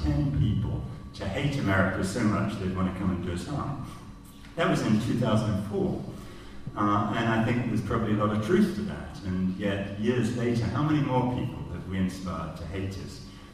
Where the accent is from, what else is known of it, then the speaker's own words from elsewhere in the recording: United States; and I'm American as well, I'm half British, so I get to apologize for everybody.